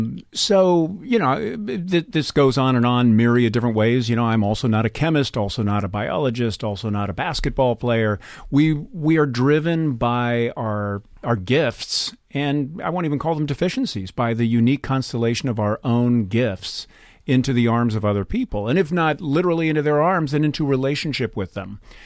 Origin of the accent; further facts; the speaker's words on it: United States; I'm clearly an American who grew up in a, you know, post-modern or modern and post-modern, post-industrial even world.